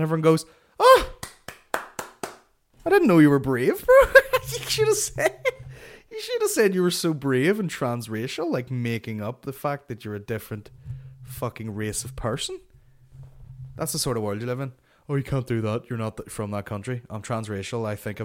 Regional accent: Philippines; That's not normal behavior. I'm Filipino.

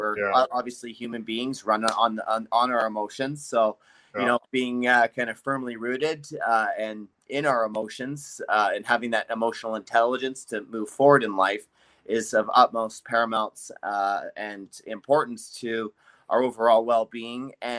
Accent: North Vancouver, British Columbia, Canada; I grew up in North Vancouver, BC

